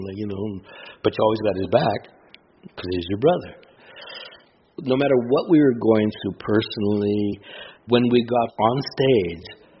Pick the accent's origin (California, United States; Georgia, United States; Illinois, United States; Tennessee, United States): California, United States; Los Angeles; I said, "South Central." South Central. "Oh, yeah, where?" I go, 36 in San Peter.